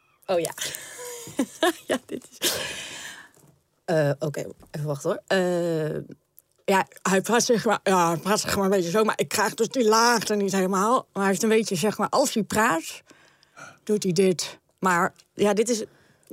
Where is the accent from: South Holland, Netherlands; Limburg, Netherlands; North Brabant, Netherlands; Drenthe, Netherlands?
Limburg, Netherlands; Geleen; accent: Limburgish; Ja, maar hij heeft wel een Limburgs accent. Want ik kom uit Geleen, hè?